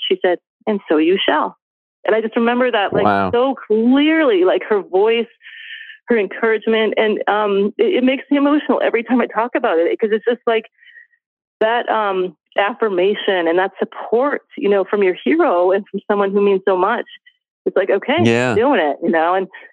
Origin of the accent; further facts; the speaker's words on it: Indiana, United States; I grew up in Indiana, like a suburb.